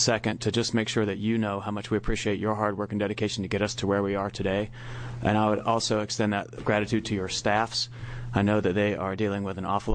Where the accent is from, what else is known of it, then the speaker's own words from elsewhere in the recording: Georgia, United States; I grew up in Georgia. We call it country, not rural.